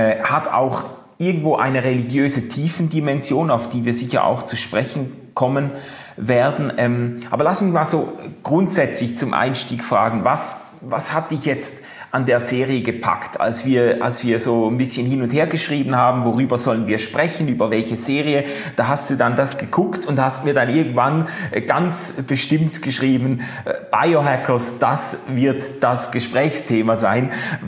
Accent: Basel, Basel-Stadt, Switzerland; So als Basler habe ich da auch noch einen Bezug zu.

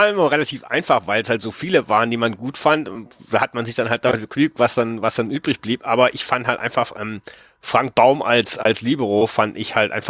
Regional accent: Saxony, Germany; ich stamme ja nicht direkt aus Leipzig. Okay. Ich komme ja aus etwas weitläufigeren Umgebung, so 50 Kilometer südlich von Leipzig.

